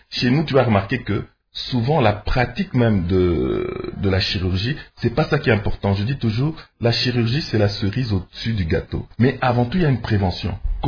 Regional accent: DR Congo; mais non, mais je suis congolais.

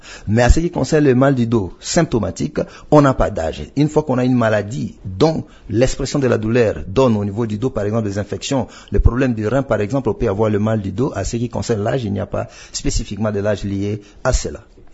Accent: Kinshasa, DR Congo; Ici, chez nous, en RDC, particulièrement à Kinshasa

